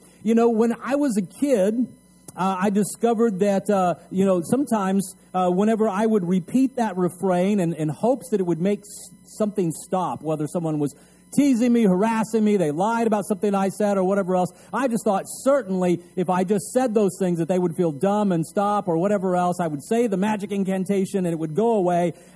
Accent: El Paso, Texas, United States; also born or lived in Midland, Texas, United States; later on when I was a teenager, we moved from El Paso, Texas, big metropolitan city in the Southwest on the Mexican border, you know, and we moved to Midland, Texas

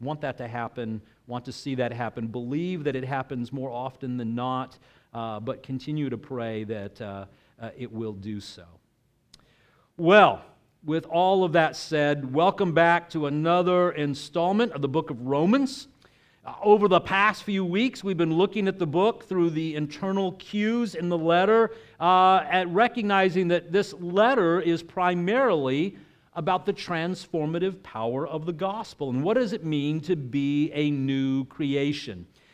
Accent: Texas, United States; I don't know if you're familiar with that because, you know, I grew up in Texas.

